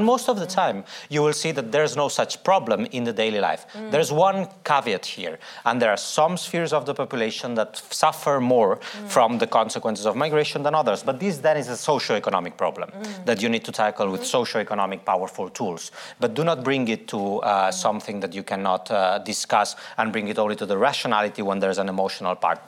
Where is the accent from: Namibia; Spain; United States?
Spain; English is a second language; But with migration, and I come from Spain, so migration in Spain has never been a truly emotional fact